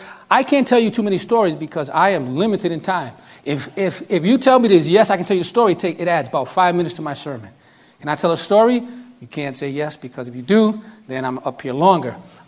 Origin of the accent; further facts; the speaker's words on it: New York, United States; Growing up in New York, sometimes, you know, this thrive and excitement for the Lord wears out.